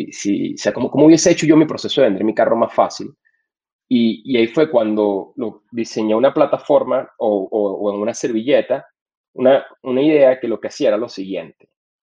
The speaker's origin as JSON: {"language": "Spanish", "country": "Colombia", "moved": "as an adult", "lives_now": "Mexico", "said": "yo me fui de Colombia para venirme a México"}